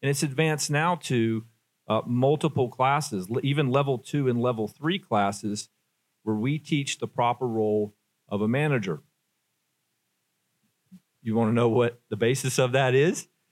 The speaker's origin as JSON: {"language": "English", "region": "the South", "country": "United States", "said": "I come from the South, and my mama, she was just a Southern lady."}